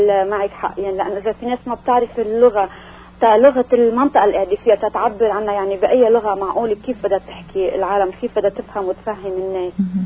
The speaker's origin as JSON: {"language": "Arabic", "country": "Lebanon", "lives_now": "Canada", "said": "نحن عنا كلبناني وعرب كندا بتعتمد علينا"}